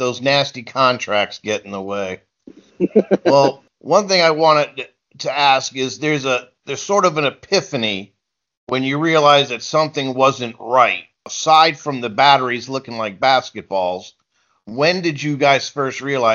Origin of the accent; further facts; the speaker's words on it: Elmwood Park, United States; I grew up right near Elmwood Park.